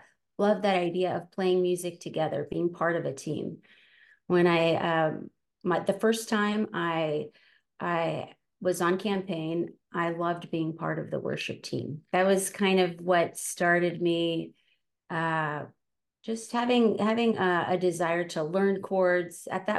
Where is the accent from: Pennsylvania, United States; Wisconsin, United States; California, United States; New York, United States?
New York, United States; Queens; born there; My mom is from Colombia. She was born there, and my dad in Guatemala. I was born in Queens.